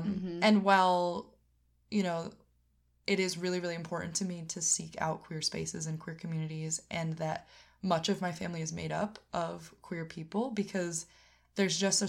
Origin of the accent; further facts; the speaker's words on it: Massachusetts, United States; growing up in Western Mass